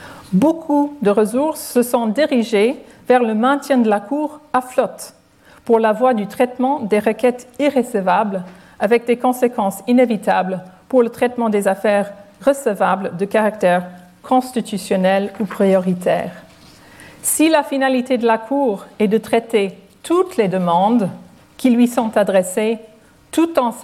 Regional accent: Ireland; accent: Irish; French is a second language; je vous ai fait souffrir mon petit accent irlandais pendant plus de 60 minutes

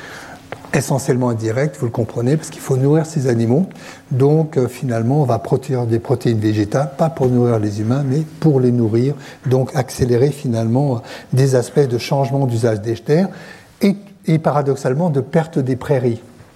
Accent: Brittany, France; enfin, je suis breton

